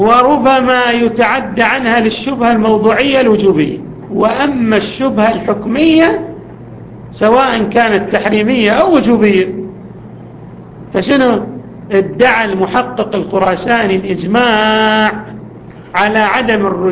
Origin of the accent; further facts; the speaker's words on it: Yemen; في موجود عندنا في اليمن